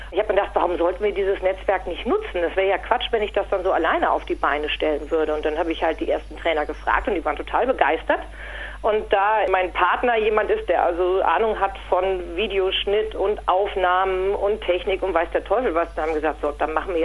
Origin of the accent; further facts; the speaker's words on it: Cologne, North Rhine-Westphalia, Germany; accent: Kölsch; now in Bavaria, Germany; Ich komme ursprünglich aus Köln, also so aus der Rheinländer-Gegend, aber ich wohne jetzt hier schon seit knapp 20 Jahren. Also ein bisschen was bayerisch hört man schon mal durch, aber das Kölsch, das schlägt immer noch.